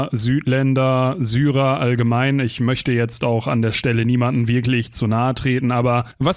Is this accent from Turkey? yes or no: yes; Turkey; now in Germany; Ich Ich komme aus der Türkei.